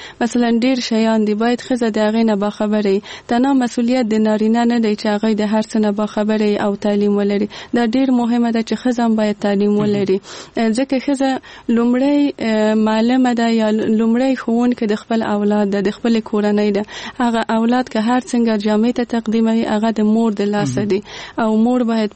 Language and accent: Pashto; Kabul, Afghanistan; born there; زه په کابل کې زغیدلې یم او دلته مجوند کړی.